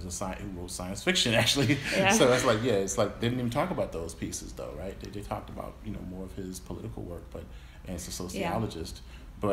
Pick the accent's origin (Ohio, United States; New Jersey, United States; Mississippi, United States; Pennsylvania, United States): Mississippi, United States; Yeah, so as far as like where I'm from Mississippi originally.